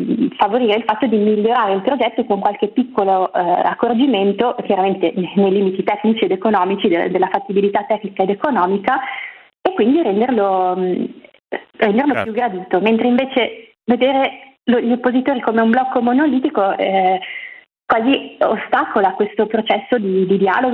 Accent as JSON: {"language": "Italian", "region": "Friuli-Venezia Giulia", "country": "Italy", "said": "Per esempio, io originariamente sono friulana, nella mia regione"}